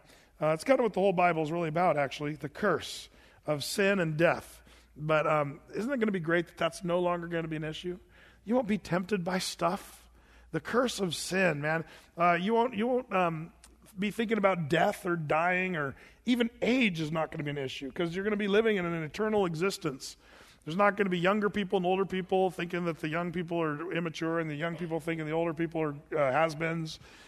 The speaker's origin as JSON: {"language": "English", "town": "Medford", "region": "Oregon", "country": "United States", "said": "But see, we're from Medford, where Harry and David is. Tons of my friends work for Harry and David's."}